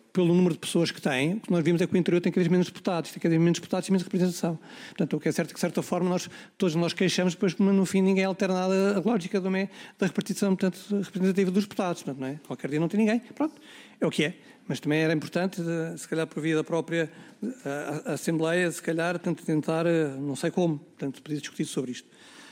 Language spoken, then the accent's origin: Portuguese; Torres Vedras, Lisbon, Portugal; Eu sou de Torres Vedras